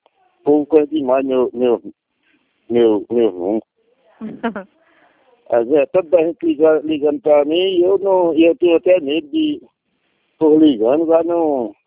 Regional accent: Timbaúba, Pernambuco, Brazil; Timbaúba. Nós somos aqui de Timbaúba.

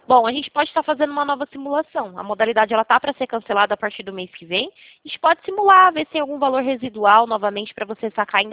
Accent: São Roque, São Paulo, Brazil; Sou daqui de São Paulo, cidade de São Roque

